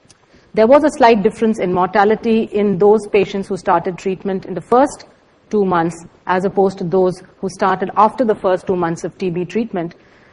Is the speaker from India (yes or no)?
yes; India; I come from India